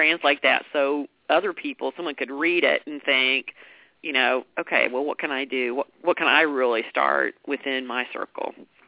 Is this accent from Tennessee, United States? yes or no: no; Texas, United States; I live in Dallas, Texas. You can probably tell I'm from Texas based on my accent. I can't hide it.